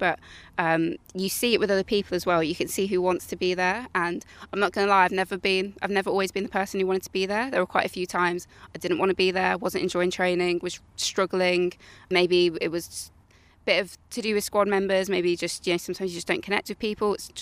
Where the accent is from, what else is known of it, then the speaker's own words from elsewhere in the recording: United Kingdom; I've ever experienced being a British swimmer. And I've only ever swam in Britain, only ever gone through British clubs.